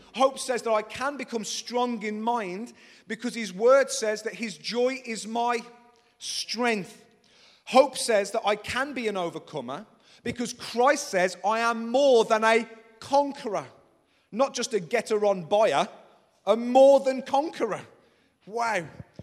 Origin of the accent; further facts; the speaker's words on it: Upper Gornal, West Midlands, United Kingdom; when I was a kid growing up on Lawnswood Road, technically Lower Gornal, but really Upper Gornal, right? Let's be honest. I don't know where I come from.